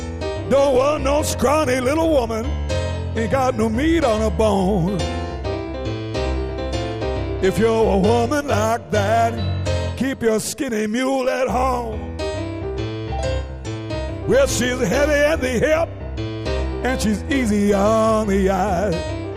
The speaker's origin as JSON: {"language": "English", "region": "Ontario", "country": "Canada", "lives_now": "North Vancouver, Canada", "said": "I'm Mohawk Turtle Clan. I come from the Six Nations in the southern Ontario, but I've been living in North Vancouver for 11 years, and I've now made BC my home"}